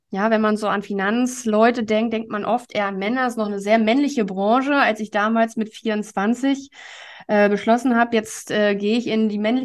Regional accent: Germany; now in Hamburg, Germany; Ich komme eigentlich aus der Mitte zwischen Hamburg und Berlin, wirklich vom flachen Land.

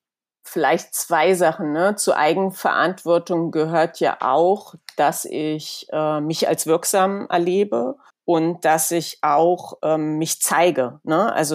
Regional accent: East Germany, Germany; moved away; die gleichen Erfahrungen als Ostdeutsche in Westdeutschland wie ich in den 90ern und 2000ern.

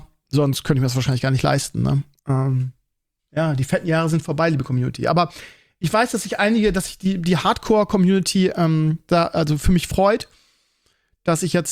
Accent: Lauenbrück, Lower Saxony, Germany; also born or lived in Scheeßel; ein Großteil meiner Freunde sind irgendwie in Schesel und in Lauenbrück, meine alten Heimat, die ich immer noch sehr vermisse.

